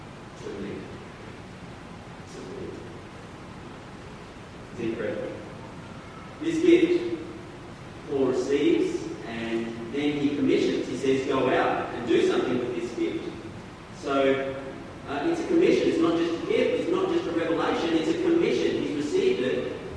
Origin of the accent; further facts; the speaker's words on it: Australia; I'm Australian.